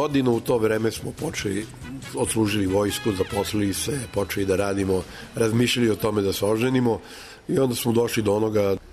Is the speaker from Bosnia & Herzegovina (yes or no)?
no; Serbia; mi smo iz Jugoslavije, naš glavni grad je Beograd